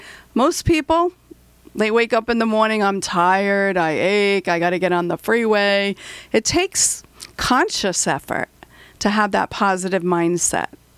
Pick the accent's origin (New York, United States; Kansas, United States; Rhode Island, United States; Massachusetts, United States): Rhode Island, United States; And I come from Rhode Island, where the loud Italians and the crazy Irish people live.